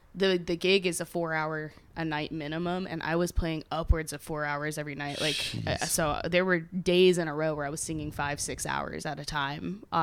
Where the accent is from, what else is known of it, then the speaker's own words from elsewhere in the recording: Orlando, Florida, United States; And I was like, "No, I'm from Orlando."